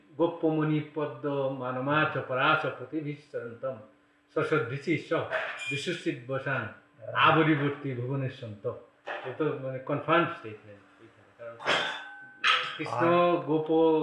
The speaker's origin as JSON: {"language": "Bangla", "town": "Mymensingh", "region": "Mymensingh Division", "country": "Bangladesh", "also_born_or_lived": "Dhaka", "moved": "yes", "lives_now": "Sydney, Australia", "said": "আমরা ময়মনসিংহ এর লোক।"}